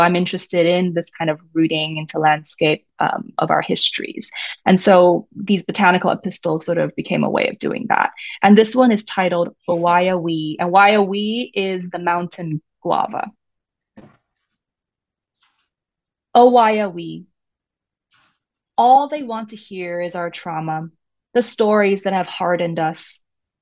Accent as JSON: {"language": "English", "region": "Hawaii", "country": "United States", "tie": "born or raised there", "said": "So I grew up in Hawaii, beautiful island called Paradise"}